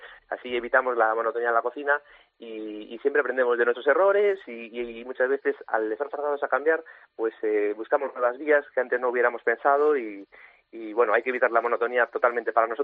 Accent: Galicia, Spain; como buen gallego

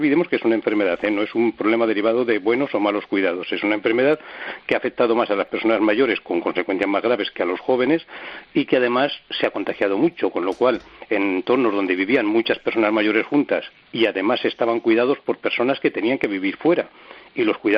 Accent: Soria, Castile and León, Spain; mira, yo soy de Soria

